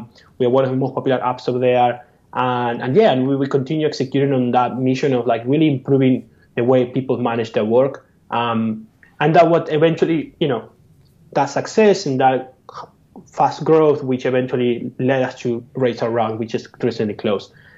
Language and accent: English; Argentina; we went to live in Southeast Asia a lot and some other countries in Europe. And I'm originally from Argentina